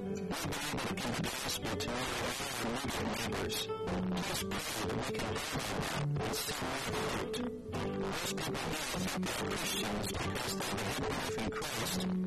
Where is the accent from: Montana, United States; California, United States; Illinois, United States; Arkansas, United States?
Illinois, United States; Chicago; My father is from Hawaii, my mother is Filipino, and I grew up in Chicago.